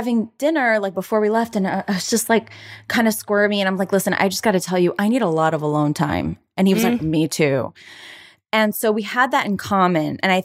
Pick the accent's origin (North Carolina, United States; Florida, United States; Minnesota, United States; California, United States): Florida, United States; My husband's from Iowa. I'm from Florida.